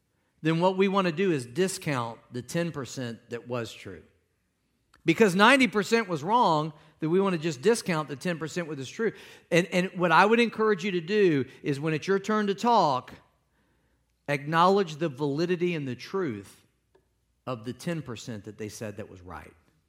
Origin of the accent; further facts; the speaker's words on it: Midwest, United States; But in everyday life, I'm from the Midwest. My mother's a Southerner from Louisiana, and we just talk slow.